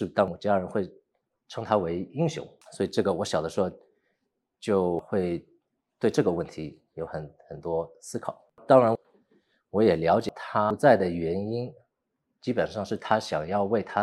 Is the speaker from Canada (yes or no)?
yes; Canada; also born or lived in New York, United States; 我是1985年生于纽约，我在这里出生，在加拿大长大啊